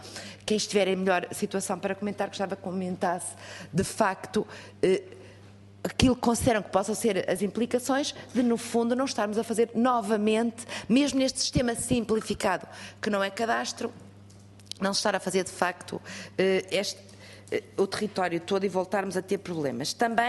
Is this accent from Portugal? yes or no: yes; Norte, Portugal; eu sou do Norte e de uma zona onde há uma relação umbilical com a propriedade